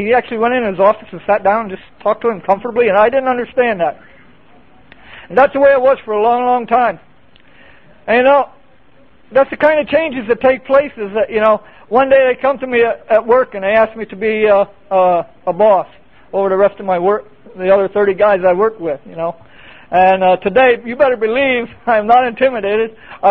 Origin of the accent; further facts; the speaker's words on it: Pennsylvania, United States; I was able to go to my hometown in Pennsylvania.